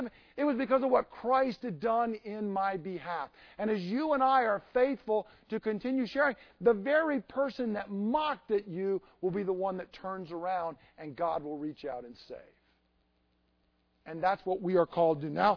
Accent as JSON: {"language": "English", "region": "Georgia", "country": "United States", "tie": "born or raised there", "said": "See, I grew up in Georgia, and every time I go back down home, having just been down there last week, I'm amazed."}